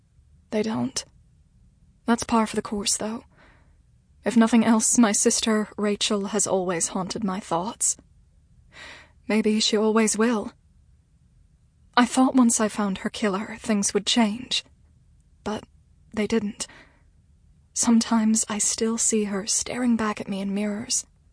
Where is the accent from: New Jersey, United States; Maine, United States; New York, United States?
Maine, United States; Vinalhaven; Camden, Maine isn't exactly spitting distance from my hometown. Well, home island, really, of Vinylhaven, Maine.